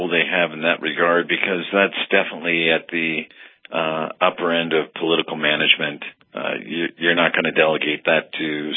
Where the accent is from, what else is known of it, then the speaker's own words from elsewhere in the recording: California, United States; now in Nevada, United States; I'm a Californian. I'm one of the few that wants to stand and fight.